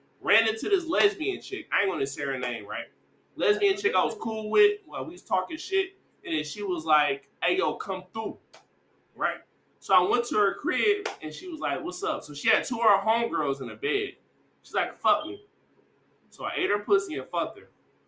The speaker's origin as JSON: {"language": "English", "town": "Detroit", "region": "Michigan", "country": "United States", "moved": "yes", "said": "Like I'm from Detroit. I left Detroit. I'm moving so many different circles. So of course I'm a change. So I'm not the average Detroit nigga."}